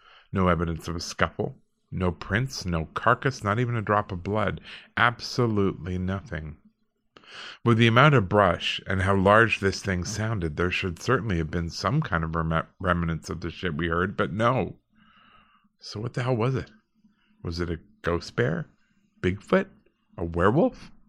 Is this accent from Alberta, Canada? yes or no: yes; Alberta, Canada; I grew up in Alberta, and we were pretty close to a lot of rural people